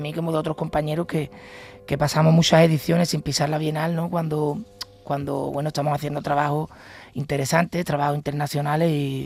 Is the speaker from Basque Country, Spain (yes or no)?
no; Jerez de la Frontera, Andalusia, Spain; Soy flamenco de formación y porque soy de Jerez y he mamado esta cultura